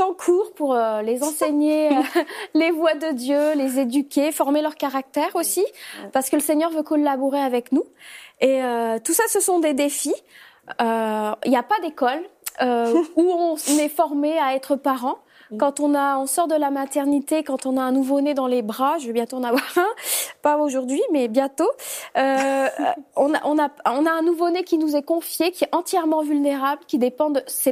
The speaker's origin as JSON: {"language": "French", "town": "Orchies", "region": "Hauts-de-France", "country": "France", "tie": "born there", "said": "Je suis née dans une petite ville qui s'appelle Orchy, où on fabrique de la chicorée qui est exportée"}